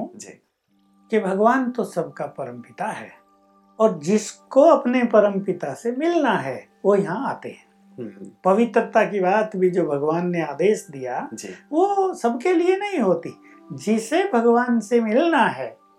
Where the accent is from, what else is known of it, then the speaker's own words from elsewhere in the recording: North India, India; moved away; मैं जब यहाँ पर आया आपसे 50 साल पहले, तो मैंने देखा हम नॉर्थ इंडिया से हैं, दिल्ली से भी नॉर्थ में